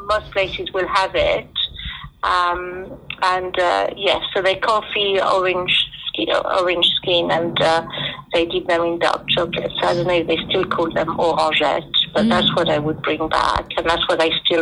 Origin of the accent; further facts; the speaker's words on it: Montpellier, Occitania, France; also born or lived in Lyon; So my hometown is Montpellier.